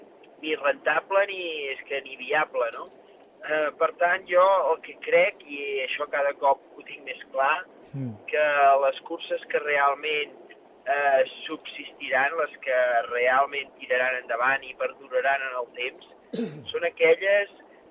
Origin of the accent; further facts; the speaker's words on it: Castellterçol, Catalonia, Spain; amb 14 anys ja vaig anar per primera vegada des del meu poble, des de Castellterçol fins a Montserrat